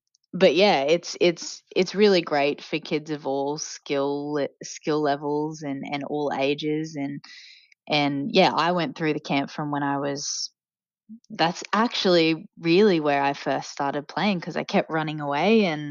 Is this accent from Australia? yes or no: yes; Queensland, Australia; But you know, even despite the fact that I'm a Queenslander